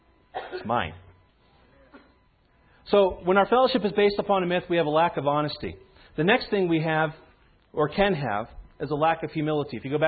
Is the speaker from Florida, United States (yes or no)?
yes; Florida, United States; now in Ohio, United States; And I always tell them I'm from Florida, and they always say, well, what are you doing in Northeast Ohio?